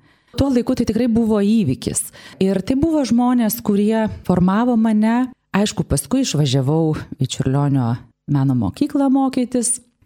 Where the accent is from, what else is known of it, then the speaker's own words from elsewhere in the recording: Telšiai, Telšiai County, Lithuania; Aš pati esu žemaitė, kilusi iš Telšių.